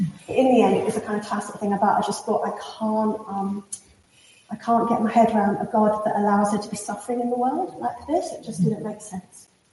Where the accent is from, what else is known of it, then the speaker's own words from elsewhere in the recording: Stockport, North West England, United Kingdom; I grew up near Stockport, and there's these big bridges there that the railway goes across.